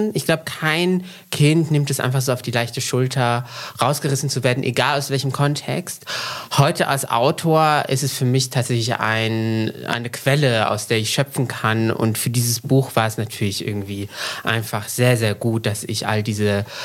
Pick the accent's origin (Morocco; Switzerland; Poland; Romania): Morocco; weil ich teilweise aufgewachsen bin in Marokko